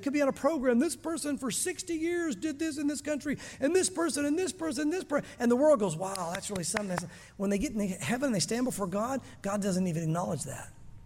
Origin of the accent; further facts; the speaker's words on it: Southern United States, United States; As you guys know, growing up in the South, a lot of people believe they're Christians that are not. How do I know that? I was one of them.